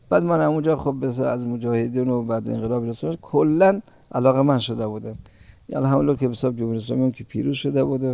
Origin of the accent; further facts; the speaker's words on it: Kabul, Afghanistan; born there; در قلعه شاده شهر کابل به دنیا آمدم. متولد 1346 هستم.